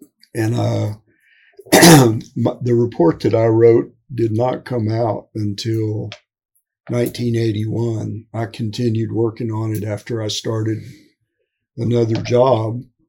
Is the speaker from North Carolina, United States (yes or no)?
no; Texas, United States; Well, I was also from South Texas, and I was real interested in the archaeology of that part of the state.